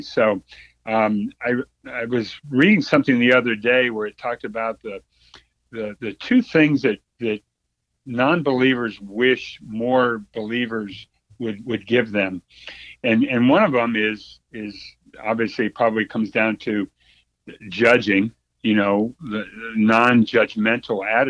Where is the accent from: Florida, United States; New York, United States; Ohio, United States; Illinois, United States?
Florida, United States; also born or lived in Germany; he moved the family to South Florida. And so went to high school in South Florida, went to school at the University of Florida